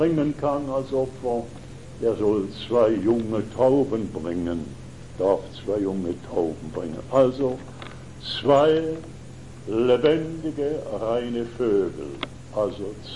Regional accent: Schaffhausen, Switzerland; lass mich das als Schaffhauser kühn sagen

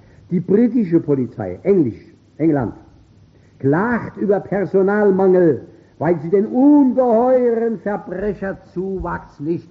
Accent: Germany; denn wir sind Deutsche

